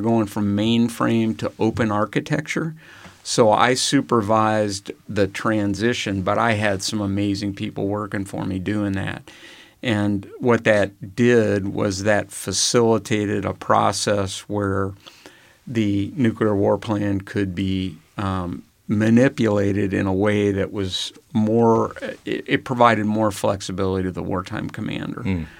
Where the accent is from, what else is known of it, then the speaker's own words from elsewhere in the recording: Nebraska, United States; back to growing up in Nebraska, you know, I it was a different time, I would say, than today.